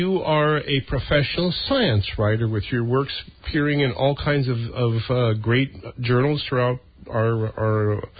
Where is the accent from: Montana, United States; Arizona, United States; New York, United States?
Montana, United States; I was raised in Montana on a diet of meat, potatoes, and vegetables.